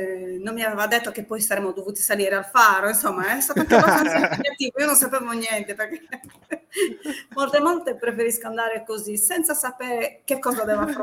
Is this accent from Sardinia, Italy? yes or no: yes; Sardinia, Italy; adoro la mia terra, sono legatissima, forse un po' come tutti i sardi